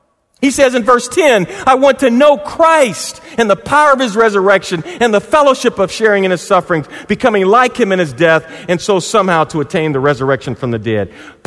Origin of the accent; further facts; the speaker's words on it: St. Louis, Missouri, United States; I was a volunteer and an employee at the City Rescue Mission in my hometown in St. Louis.